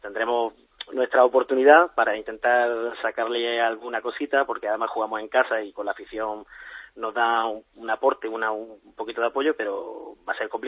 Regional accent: Granada, Andalusia, Spain; Yo soy de Granada. En Granada sales a las 11 de la noche y hay gente por la calle.

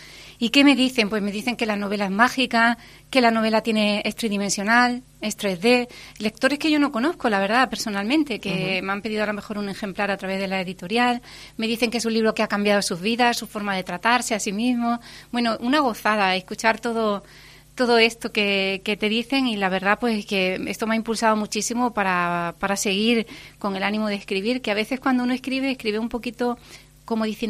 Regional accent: Motril, Andalusia, Spain; es mi ciudad, es mi tierra, y yo invito de verdad a los motrileños

